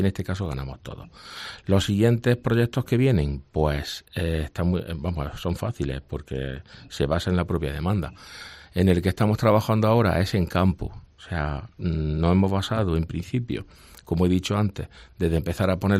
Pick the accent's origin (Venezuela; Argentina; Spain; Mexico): Spain; Úbeda, Andalusia; hace unos 10 años, que fue cuando nos trasladamos a Úbeda, porque yo soy de Úbeda